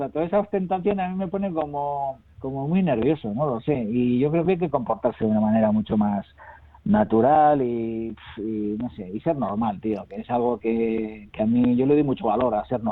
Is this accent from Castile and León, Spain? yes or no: no; Hondarribia, Basque Country, Spain; yo soy de Hondarribi y aquí tenemos dos pastelerías muy buenas